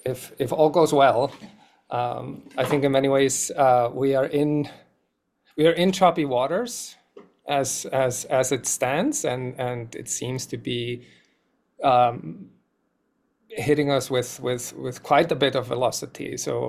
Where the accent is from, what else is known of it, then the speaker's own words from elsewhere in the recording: Iceland; moved away as an adult; also born or lived in Toronto, Canada; now in San Francisco, United States; So my sort of my background is that I born and raised in Iceland, and then spent some time in Toronto, Canada, before then moving to San Francisco in 2016